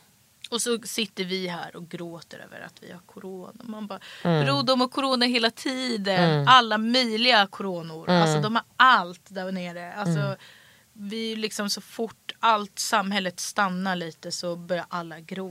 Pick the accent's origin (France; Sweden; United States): France; Alltså, jag är uppvuxen i Frankrike också.